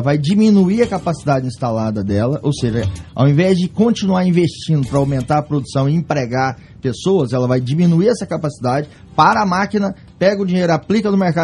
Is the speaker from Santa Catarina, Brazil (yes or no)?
no; Catalão, Goiás, Brazil; Eu sou lá de Catalão e como economista, eu conheço também a parte econômica.